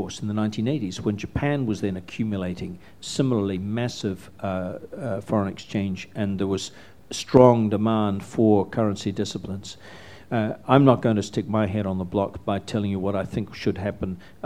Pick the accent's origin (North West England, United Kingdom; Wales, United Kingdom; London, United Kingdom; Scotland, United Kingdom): Scotland, United Kingdom; born there; you're aware that I was born in Scotland